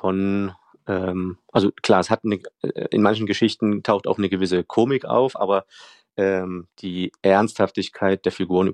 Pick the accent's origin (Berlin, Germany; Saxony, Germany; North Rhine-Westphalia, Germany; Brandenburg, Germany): Saxony, Germany; Leipzig; als Vorbildstadt habe ich halt meine Heimatstadt Leipzig genommen.